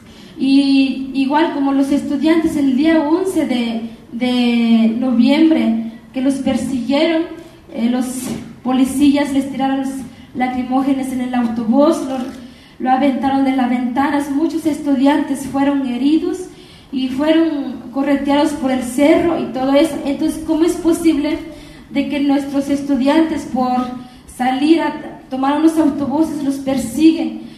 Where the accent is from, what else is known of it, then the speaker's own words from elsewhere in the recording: Mexico; first language Nahuatl; Spanish is a second language; yo mi lengua materna es náhuatl, y más mis compañeros que hablan mepa y mixteco